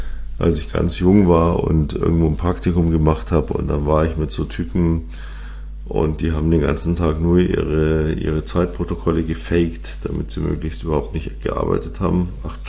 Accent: Munich, Bavaria, Germany; born there; Und ich bin gebürtiger Münchner

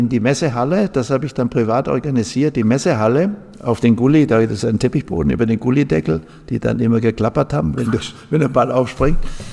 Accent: Nagold, Baden-Württemberg, Germany; ich komme eigentlich aus Nagold, im Schwarzwald

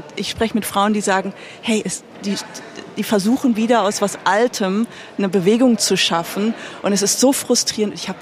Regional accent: Hamburg, Germany; ich komme aus Hamburg

